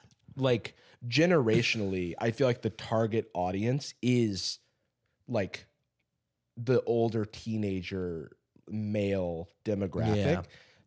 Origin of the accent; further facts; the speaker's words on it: Florida, United States; I'm from Florida, which is worse.